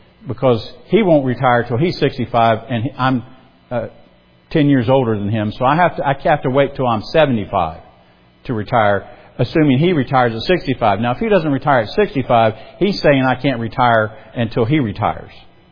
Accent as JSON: {"language": "English", "region": "South Carolina", "country": "United States", "said": "I just assumed, since I'm from South Carolina, that I would be a youth pastor in South Carolina."}